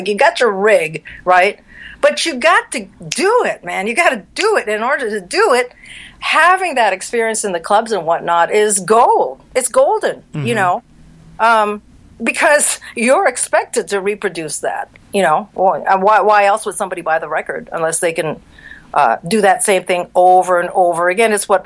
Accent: Philippines; I was raised in the Philippines where, you know, it's like a very kind of strict education.

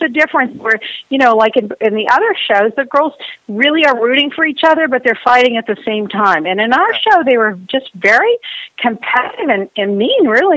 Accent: Texas, United States; I'm from Texas. Yeehaw!

